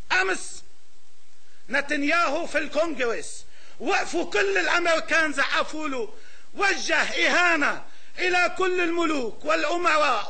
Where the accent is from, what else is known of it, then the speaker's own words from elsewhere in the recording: Lebanon; أن لا نتدخل كلبنانيين فيما يجري في سوريا